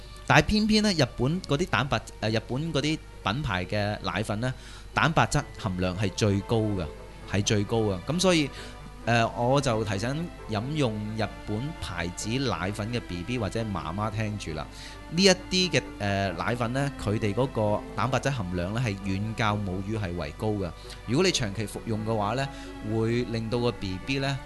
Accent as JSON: {"language": "Cantonese", "country": "Hong Kong", "said": "我们香港人"}